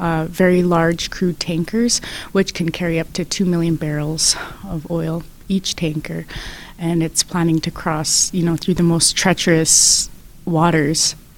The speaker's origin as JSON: {"language": "English", "region": "British Columbia", "country": "Canada", "said": "And I am a member of the Frog Clan, and I come from Sykes, which is part of the Carrier Nation in central British Columbia."}